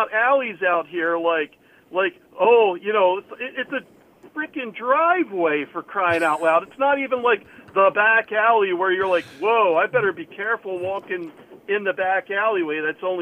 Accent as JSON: {"language": "English", "town": "Philadelphia", "region": "Pennsylvania", "country": "United States", "said": "Like, I'm from the Mid-Atlantic region. I'm from Philadelphia."}